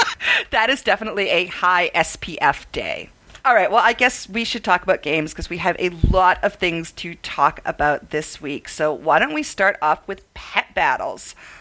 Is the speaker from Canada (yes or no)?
yes; Canada; I'm Canadian, and even I can't do that.